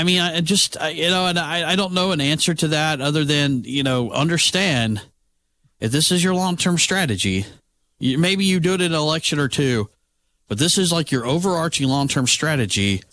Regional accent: United States; But even, like, I grew up in a house. I grew up in Shelby County. My parents didn't care about the primaries.

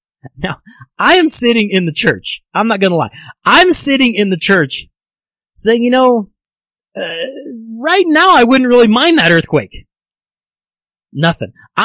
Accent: Colorado, United States; Now, I'm from Colorado. We don't have earthquakes.

